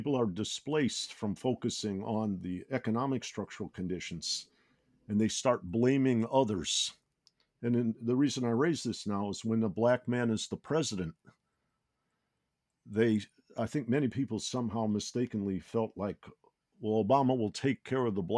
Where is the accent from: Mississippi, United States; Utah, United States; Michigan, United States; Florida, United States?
Michigan, United States; Detroit; But like I said, you're from St. Louis. I'm from Detroit.